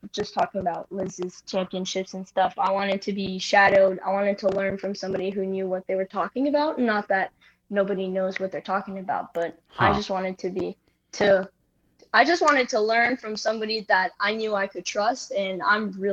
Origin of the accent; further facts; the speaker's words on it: Canada; now in United States; but I'm actually from Canada and I transferred to play in the States